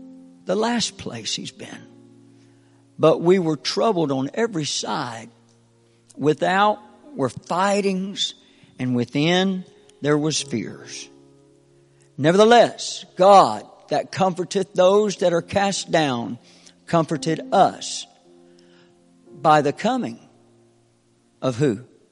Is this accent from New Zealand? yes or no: no; North Carolina, United States; I'm from North Carolina, but I got in church in Jacksonville, Florida, and I didn't know anybody.